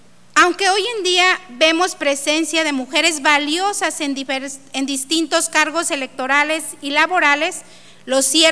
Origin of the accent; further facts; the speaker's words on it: Mexico; como ciudadanos, como gobernantes, como mexicanos.